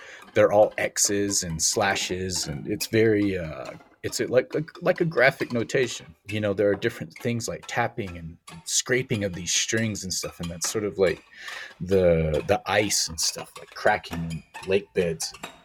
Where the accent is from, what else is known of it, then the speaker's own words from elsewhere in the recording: Salt Lake City, Utah, United States; Like even growing up on Sundays in Salt Lake City, Utah, every Sunday they would have like Native American music playing on one of the local radio stations there for like maybe an hour or two.